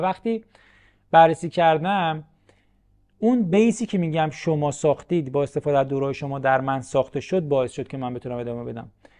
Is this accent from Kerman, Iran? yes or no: no; Dezful, Khuzestan, Iran; به خاطر اینکه من تو دسپول متولد شدم این شهر کوچیکه